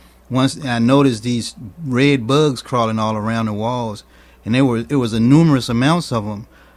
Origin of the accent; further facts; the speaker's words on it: Richmond, Virginia, United States; I'm from Richmond, Virginia.